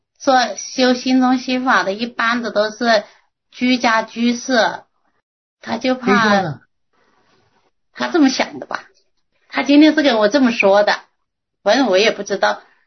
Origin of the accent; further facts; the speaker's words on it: Hunan, China; 我啊，我们是湖南的。